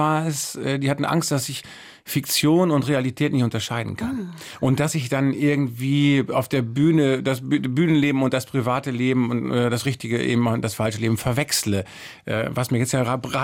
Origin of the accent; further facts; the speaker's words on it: Bielefeld, North Rhine-Westphalia, Germany; In Bielefeld damals, meine Heimatstadt, Drei-Sparten-Theater.